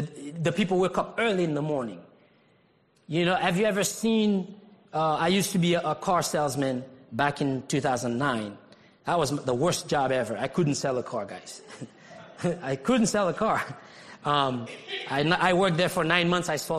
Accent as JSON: {"language": "English", "country": "Haiti", "tie": "born or raised there", "said": "I even growing up in Haiti, it's just like there was this saying or this mindset"}